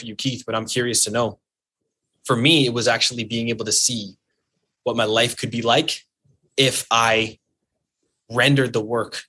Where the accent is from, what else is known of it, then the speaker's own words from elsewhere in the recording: Alberta, Canada; because I'm from Alberta.